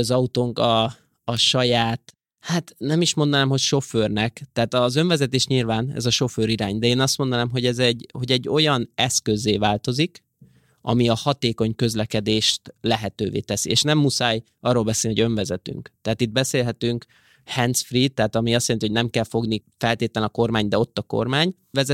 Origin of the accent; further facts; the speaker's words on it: Hungary; born there; Itt születtem Magyarországon, szóval nem vagyok elfogult.